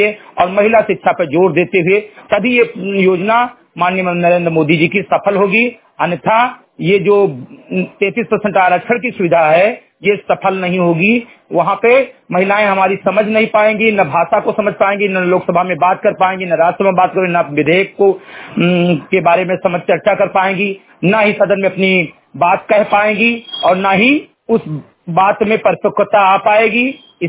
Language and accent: Hindi; Uttar Pradesh, India; ग्राम सभा समिति कटाई विकासखंड मेंदुआ जनपद बहराइच का मूल निवासी हूं